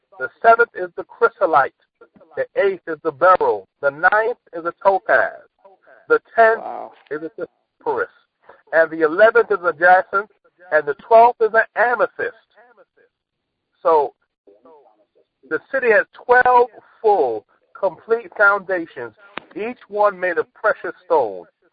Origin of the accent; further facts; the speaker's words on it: New York, United States; growing up in New York, you know, people were going crazy over jewelry.